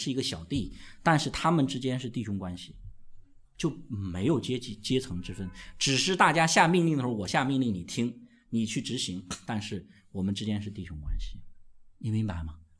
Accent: China; 这真的是我们中国人，特别是我们大陆人的一个重大的缺陷

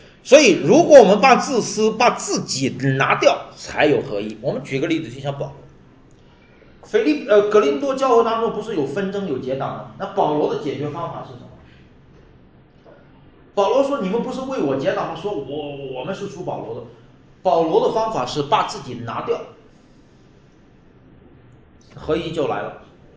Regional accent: China; 其实我们中国人呢比较喜欢虚名

